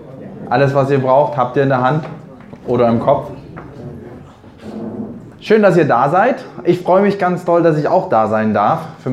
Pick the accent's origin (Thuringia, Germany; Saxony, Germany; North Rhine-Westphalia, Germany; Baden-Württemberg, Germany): Saxony, Germany; now in Berlin, Germany; Ich komme mittlerweile aus Berlin. Allerdings bin ich aufgewachsen im schönen Sachsen in einer missionarischen Familie.